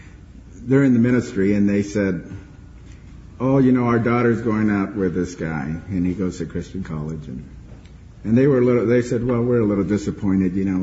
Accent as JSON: {"language": "English", "town": "Visalia", "region": "California", "country": "United States", "tie": "born or raised there", "said": "my background is that I was raised in Visalia, and I went to high school there."}